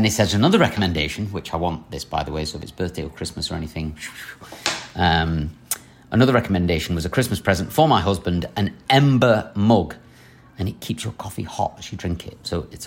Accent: Yorkshire and the Humber, United Kingdom; moved away as an adult; now in Qatar; I'm a Yorkshire lass, single, living and working in Qatar.

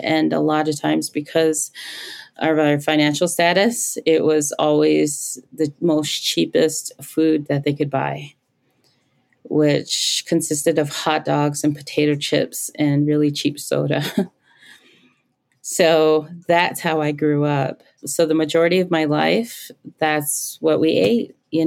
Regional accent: Rapid City, South Dakota, United States; I grew up mainly in Rapid City, is where I live now. I grew up mainly here, both on and off the reservation, but the majority of my life was spent here in Rapid City.

